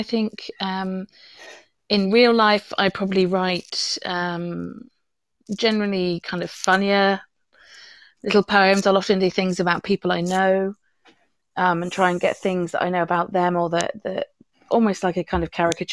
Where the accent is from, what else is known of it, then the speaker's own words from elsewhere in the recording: United Kingdom; I know, I'm going to fly the flag for being British a bit and tell you I'm on my third cup since you started this morning.